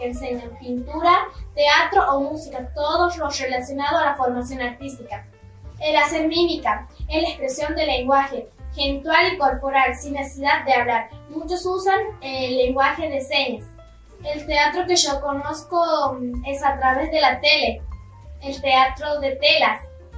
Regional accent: Santiago del Estero, Argentina; de Santiago del Estero.

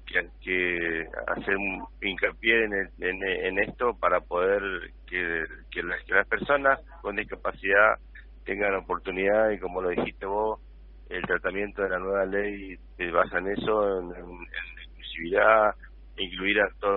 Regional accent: Corrientes, Argentina; donde yo soy el representante de Andes en la provincia de Corrientes. Gracias a Dios me toca arrancar este operativo en mi ciudad natal

